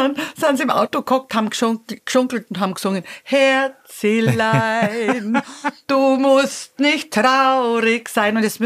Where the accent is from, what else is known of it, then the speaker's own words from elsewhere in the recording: Bavaria, Germany; ich komme aus Bayern. Ich habe also als 3-4-Jährige schon gejodelt.